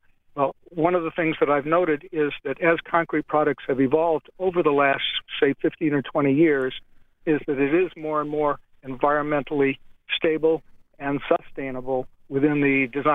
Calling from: Orlando, Florida, United States; I'm calling you from Orlando, and I design homes here in Florida.

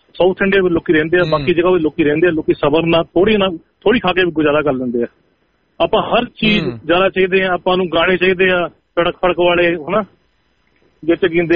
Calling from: Saskatchewan, Canada; ਤਾਂ ਮੈਂ ਕੈਨੇਡਾ ਤੋਂ ਸਸਕੈਚੁਨ ਤੋਂ ਬੋਲਦਾ ਪਿਆ।

